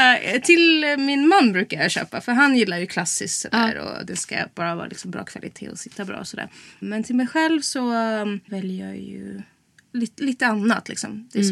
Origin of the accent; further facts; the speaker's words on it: Sweden; also born or lived in Estonia; Ja, alltså jag är född i Estland. Flyttade hit som barn. Och var det 2004 så flyttade jag tillbaka dit.